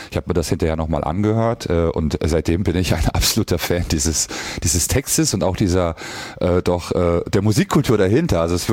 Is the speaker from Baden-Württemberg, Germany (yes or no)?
no; Mecklenburg-Vorpommern, Germany